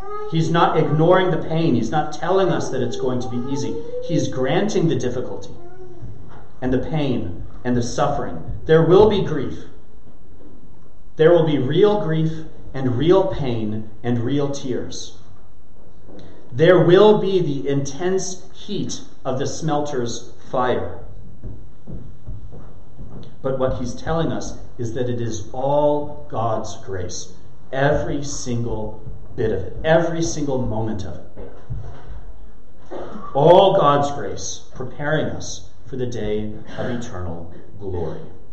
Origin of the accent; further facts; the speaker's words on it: United States; This is where being American fails us so completely and so utterly. Because as Americans, we are taught that the thing to avoid above all else is being uncomfortable, experiencing pain, having hardship.